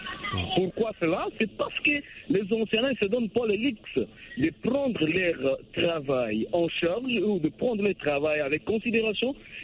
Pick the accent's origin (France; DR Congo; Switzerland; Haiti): DR Congo